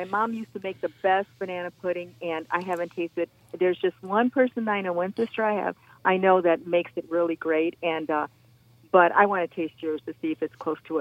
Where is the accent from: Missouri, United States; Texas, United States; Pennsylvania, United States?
Texas, United States; I'm originally from Texas, and banana pudding is huge out there